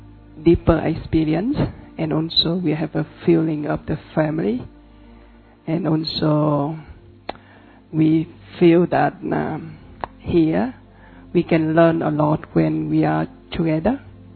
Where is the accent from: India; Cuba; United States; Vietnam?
Vietnam; English is a second language; from Vietnam.